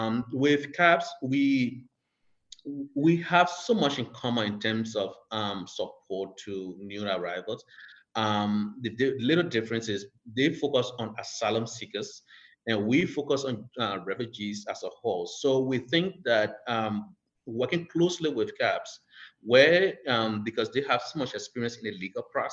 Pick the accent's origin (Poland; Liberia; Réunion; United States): Liberia; moved away; So I was born in Liberia. Liberia is a small West African country, western part of Africa, about a population of 6 million people.